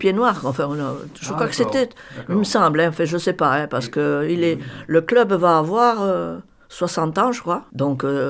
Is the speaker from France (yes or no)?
yes; Saint-Crépin-d'Auberoche, Nouvelle-Aquitaine, France; Moi, j'ai toujours entendu parler, l'occitan. Autour de moi. Je vous dis, je suis de Saint-Crépin-d'Aubroche, mes parents étaient natifs de là.